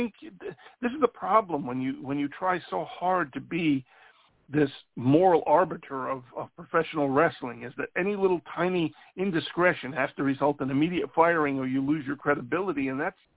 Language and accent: English; New York, United States; accent: New York; they were poking fun at my New York accent, which I don't think I have.